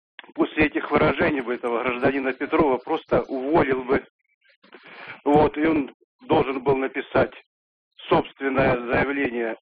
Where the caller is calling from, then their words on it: Volgograd, Volgograd Oblast, Russia; Здравствуйте, я звоню из Волгограда.